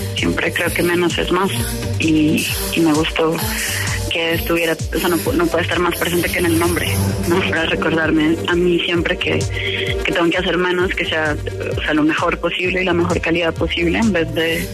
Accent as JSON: {"language": "Spanish", "country": "Colombia", "tie": "born or raised there", "moved": "as an adult", "said": "colombiana, viví hasta los 19 que me aceptaron en Berkeley y me fui a estudiar en la universidad afuera, pero pues crecí en Colombia y toda mi adolescencia y toda mi familia vive allá y voy por lo menos una vez al año, o sea, soy completamente colombiana."}